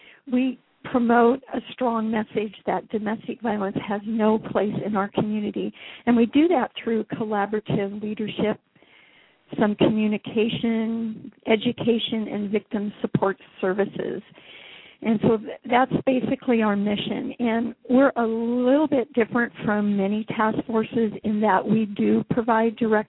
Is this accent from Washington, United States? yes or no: yes; Washington, United States; And I grew up in the Kitsap County area, which is across the pond from Seattle.